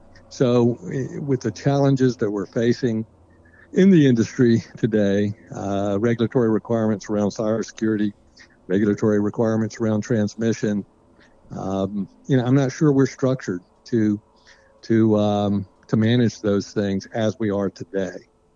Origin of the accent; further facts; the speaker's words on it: South Carolina, United States; accent: Southern; Yeah, Chris, I'm actually from South Carolina, and went to college in South Carolina.